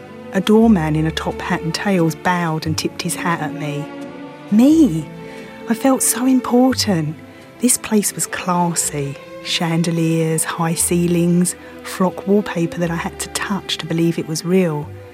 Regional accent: London, United Kingdom; now in United States; It's my accent. I was born and bred in northeast London on a 1960s council housing estate.

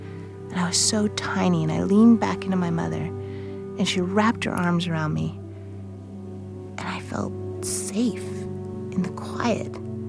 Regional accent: Salt Lake City, Utah, United States; I'm from Salt Lake City, Utah. I'm a Mormon.

